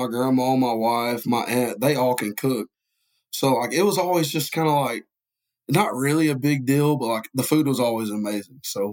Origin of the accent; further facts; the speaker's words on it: Georgia, United States; I'm from Polk County, Georgia. So the next city over, which is Cedartown, Georgia, that's where Nick Chubb is from.